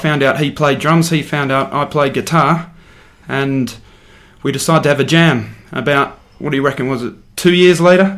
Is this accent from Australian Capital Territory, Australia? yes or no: yes; Canberra, Australian Capital Territory, Australia; No, I'm from Australia's capital.